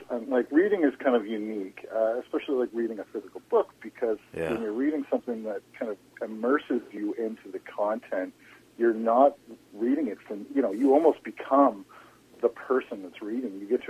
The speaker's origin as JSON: {"language": "English", "town": "Fredericton", "region": "New Brunswick", "country": "Canada", "tie": "born or raised there", "also_born_or_lived": "Toronto", "said": "I'm from Fredericton originally. I do have family in St. Andrews, New Brunswick, too. But, you know, classic kid from a smallish town. I grew up kind of dreaming of getting out of here. I moved to Toronto and spent some time in Toronto."}